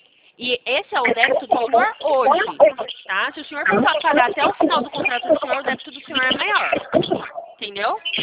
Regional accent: Sumaré, São Paulo, Brazil; Eu sou de Sumaré.

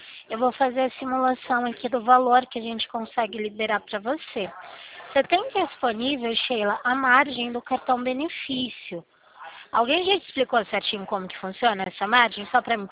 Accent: Limeira, São Paulo, Brazil; meu DDD é 19, que eu sou aqui de Limeira, pertinho de Campinas

